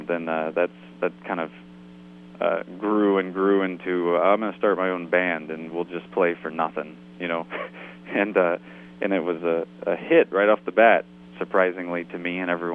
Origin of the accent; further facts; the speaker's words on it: San Antonio, Texas, United States; And then actually, I grew up in San Antonio, Texas, where there's a great band called